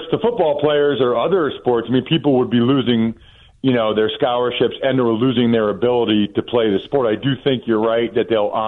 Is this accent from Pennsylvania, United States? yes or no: yes; Pennsylvania, United States; I mean, I grew up outside of Philly.